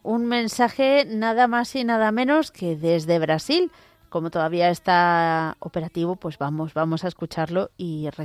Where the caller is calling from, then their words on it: Cartagena, Region of Murcia, Spain; de Cartagena.